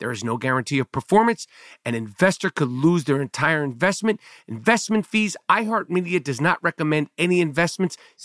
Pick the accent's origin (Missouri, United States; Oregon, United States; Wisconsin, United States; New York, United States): New York, United States; I made the movie essentially because I'm a fan of the New York Knicks, and I'm from New York, and I've always loved the Knicks.